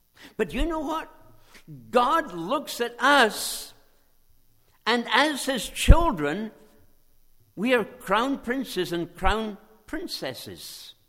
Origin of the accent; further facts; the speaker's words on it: Scotland, United Kingdom; When I grew up in Scotland, we played a board game called draughts.